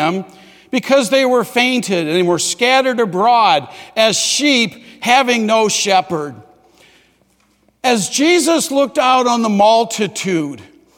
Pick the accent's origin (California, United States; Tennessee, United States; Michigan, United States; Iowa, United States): Iowa, United States; Davenport; When I grew up in Davenport, once a month we would have